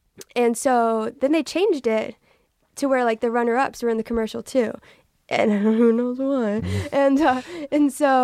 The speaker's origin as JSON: {"language": "English", "region": "Texas", "country": "United States", "said": "So I'm from Texas."}